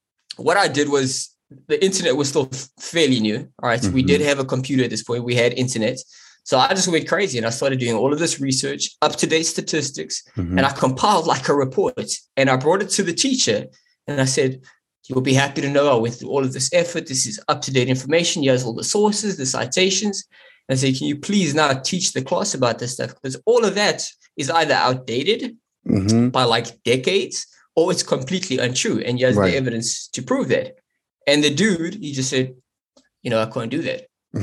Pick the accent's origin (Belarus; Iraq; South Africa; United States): South Africa; because I was coming from South Africa